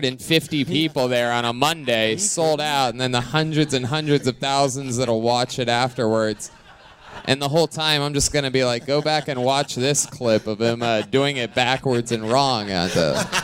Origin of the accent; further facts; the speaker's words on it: Philadelphia, Pennsylvania, United States; I'm from Philadelphia, Pennsylvania.